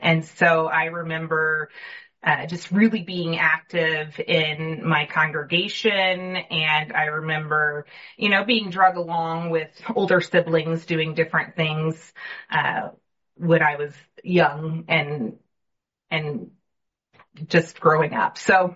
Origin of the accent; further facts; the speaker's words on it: Wichita, Kansas, United States; now in Overland Park, United States; So I will say I'm a Kansas girl with a little bit of Oklahoma thrown in. So I was born in Wichita. I live in Overland Park now. So I've started and ended sort of in Kansas.